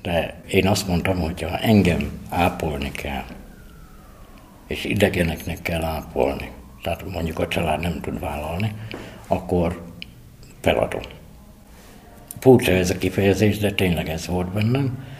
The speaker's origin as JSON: {"language": "Hungarian", "town": "Debrecen", "region": "Hajdú-Bihar", "country": "Hungary", "tie": "born there", "said": "Január 7-én születtem Debrecenbe, 30 évig Debrecenbe laktam"}